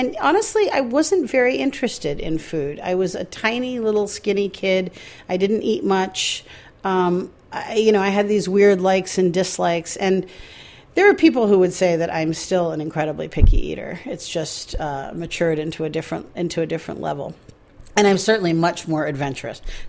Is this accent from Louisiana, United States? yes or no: no; Maine, United States; born there; I was born in Maine.